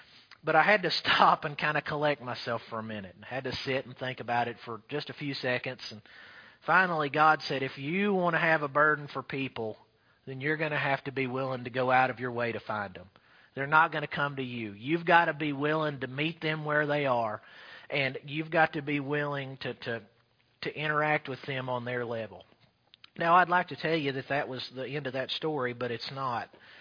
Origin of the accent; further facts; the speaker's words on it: Tennessee, United States; I'm a pastor from East Tennessee, yada, yada, yada, so forth and so on.